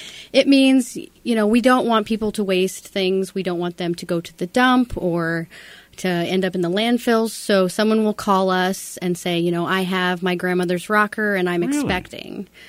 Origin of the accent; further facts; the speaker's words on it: Des Moines, Iowa, United States; You know, I grew up in Sherman Hill. I'm a Des Moines girl. I went to Roosevelt and Iowa State.